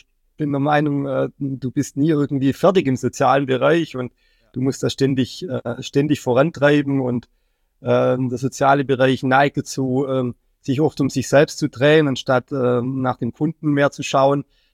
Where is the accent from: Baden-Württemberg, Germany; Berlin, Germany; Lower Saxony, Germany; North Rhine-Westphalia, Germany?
Baden-Württemberg, Germany; Ich komme ursprünglich aus Baden-Württemberg